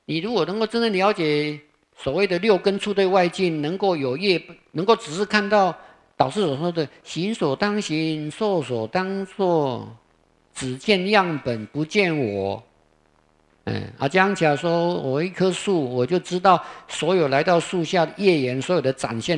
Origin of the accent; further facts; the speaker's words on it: Taiwan; 我们台湾话就是这棒最老